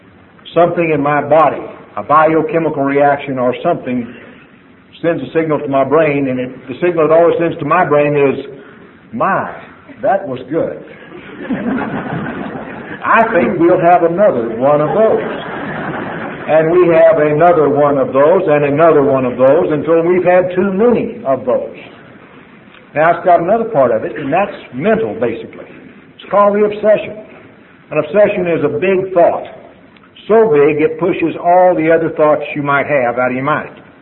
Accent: Texas, United States; I was raised out in West Texas on a farm, and we had a dog.

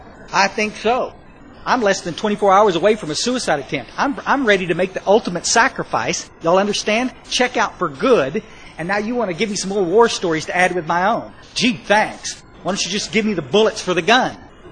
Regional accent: Ingram, Texas, United States; what's happening in my hometown of Ingram, Texas.

